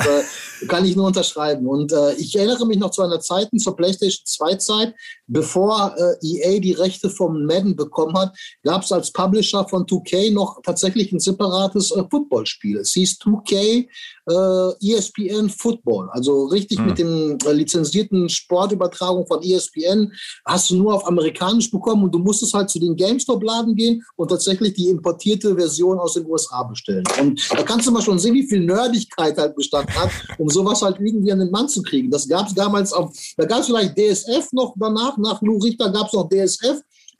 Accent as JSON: {"language": "German", "town": "Witten", "region": "North Rhine-Westphalia", "country": "Germany", "tie": "born or raised there", "said": "weil halt auch bei uns in Witten tatsächlich Fußball immer regiert hat."}